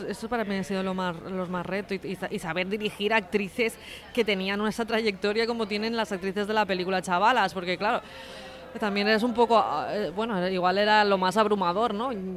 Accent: Cornellà de Llobregat, Catalonia, Spain; decirlo sin que me pregunten que soy de Cornellá.

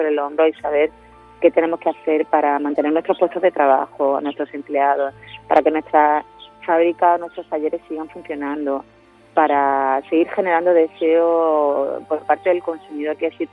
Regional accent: Granada, Andalusia, Spain; nosotros siendo granadinos, de hecho yo nací el mismo día que Fortuny, del mismo mes, del mismo año, justo un siglo después

